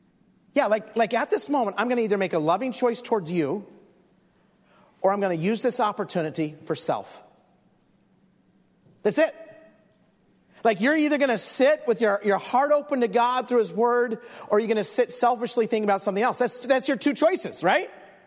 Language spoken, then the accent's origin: English; Twin Falls, Idaho, United States; I grew up in Twin Falls, Idaho. We had a Volkswagen Bug. We'd drive to Boise, Idaho.